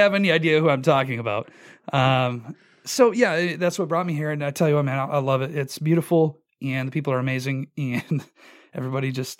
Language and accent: English; Eau Claire, Wisconsin, United States; Doing 7 years part-time on a country music station back in my hometown of Eau Claire, Wisconsin, and didn't have a full-time opportunity.